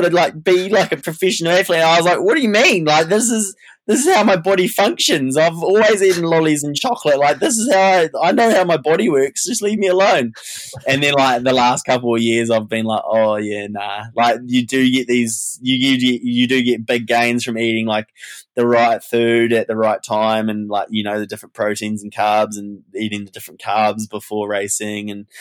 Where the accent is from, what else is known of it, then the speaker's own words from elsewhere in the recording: Rotorua, Bay of Plenty, New Zealand; Like, I'm from Rotorua, and like you know, like local favorites and stuff like that.